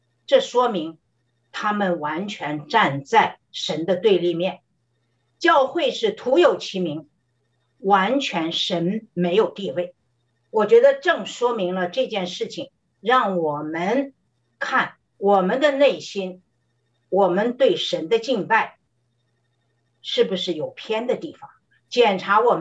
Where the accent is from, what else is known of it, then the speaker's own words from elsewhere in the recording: China; 我是从大陆来的